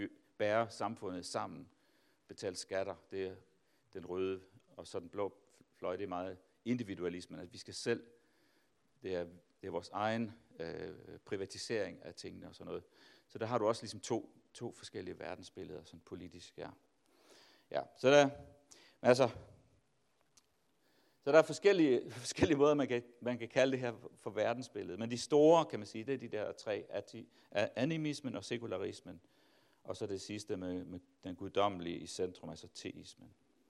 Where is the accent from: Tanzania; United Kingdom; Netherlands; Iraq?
Tanzania; dengang Svend og Lena og mig, vi voksede op i Tanzania